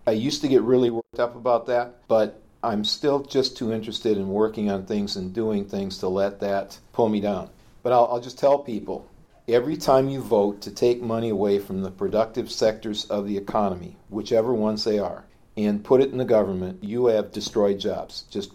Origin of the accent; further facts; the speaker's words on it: Oshkosh, Wisconsin, United States; I also have invested in a restaurant in my hometown of Oshkosh